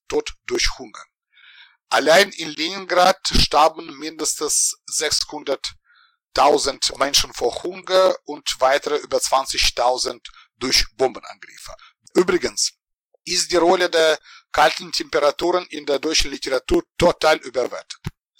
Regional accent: Ukraine; ich bin in der Ukraine geboren und aufgewachsen oder, wenn wir zeithistorisch korrekt bleiben, in der Sowjetunion, in der Noch-Sowjetunion.

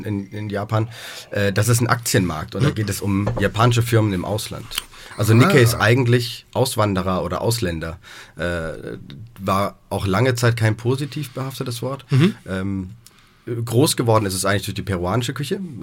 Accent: Kaiserstuhl, Baden-Württemberg, Germany; born there; now in Hamburg, Germany; ich bin geboren am Kaiserstuhl bei Freiburg, bin seit 12 Jahren in Hamburg

